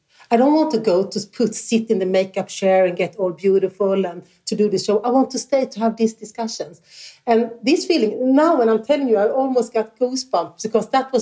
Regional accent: Sweden; English is a second language; if not I who has been born and brought up in Sweden, still one of the best countries in the world.

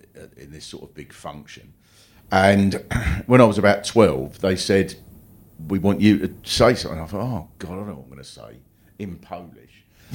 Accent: South East England, United Kingdom; I was brought up in Kent.

